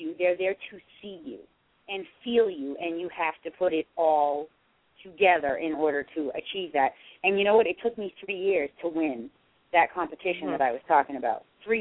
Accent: Peabody, Massachusetts, United States; all these people are from my hometown, all from the same city. And, you know, Peabody's got a lot of people in it

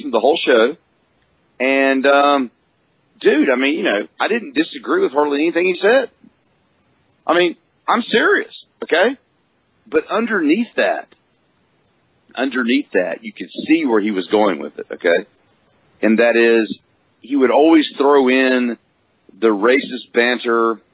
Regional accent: the South, United States; as a Southerner, I hate to tell a lot of people listening to the show tonight

